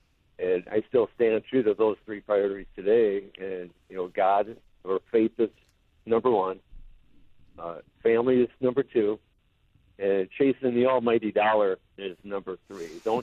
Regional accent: Michigan, United States; Well, I'm a water person. I was born and raised in Michigan

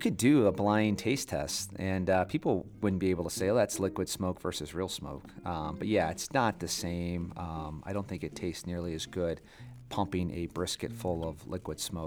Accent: St. Louis, Missouri, United States; I'm from St. Louis originally, and more people consume more sauce per capita in St. Louis than any other city in the United States.

